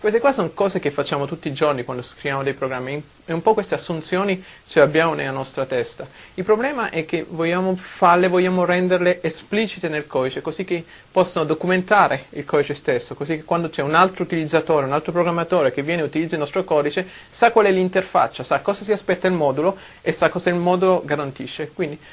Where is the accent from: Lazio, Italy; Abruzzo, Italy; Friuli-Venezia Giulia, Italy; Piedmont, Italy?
Abruzzo, Italy; moved away as an adult; also born or lived in Calabria; now in Redmond, United States; Sono nato in Calabria, poi siamo trasferiti in Abruzzo a pescare la mia famiglia, quindi ho fatto il liceo